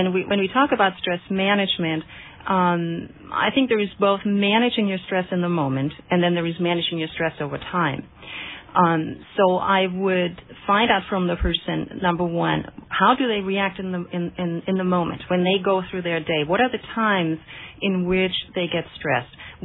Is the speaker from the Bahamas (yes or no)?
no; Germany; English is a second language; moved away as an adult; also born or lived in Boulder, United States; now in Santa Cruz, United States; I am actually originally from Germany, and I immigrated from Germany in 1980 to Boulder, Colorado